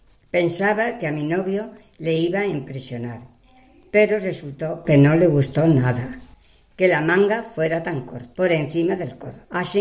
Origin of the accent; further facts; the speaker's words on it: Extremadura, Spain; Migas extremeña, de mi tierra.